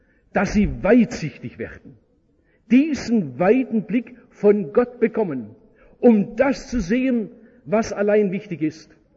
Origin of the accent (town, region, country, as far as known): Baden-Württemberg, Germany